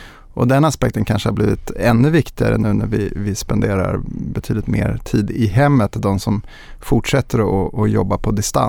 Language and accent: Swedish; Solna, Stockholm County, Sweden; now in Täby, Sweden; Jag kommer från Solna från början. Jag bor idag i Täby med fru och två fantastiska barn.